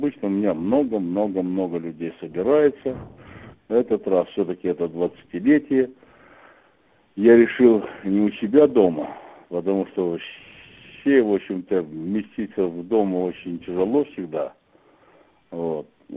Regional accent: Kazakhstan; Так уж судьба мне сделала такой подарок, что в Казахстане я, как первооткрыватель космоса казах, я эти две даты отмечаю.

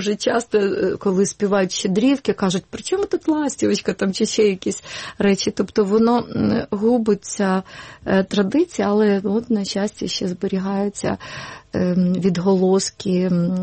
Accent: Western Ukraine, Ukraine; born there; now in Kyiv, Ukraine; я народилася на Західній Україні, а там майже все життя прожила у Києві.

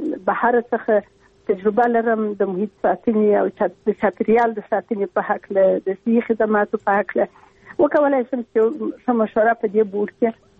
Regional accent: Afghanistan; moved away; زه یو افغان یم، او بیا د کندهار اوسیدونکی یم. په یو حساب چون وینه مې پښتنه ده

